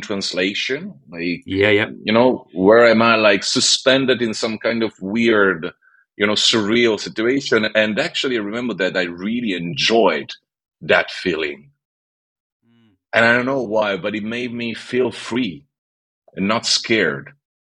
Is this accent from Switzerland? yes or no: yes; Switzerland; English is a second language; I come from Switzerland. It's a small country